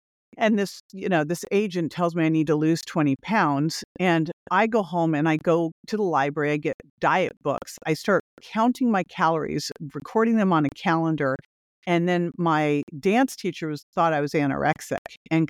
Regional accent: California, United States; So I grew up outside of San Francisco. I went to a modeling agency in San Francisco

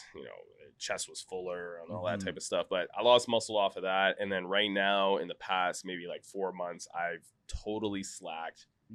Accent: Canada; I lost a lot of muscle during the pandemic because I'm from Canada and our pandemic lasted longer than it should.

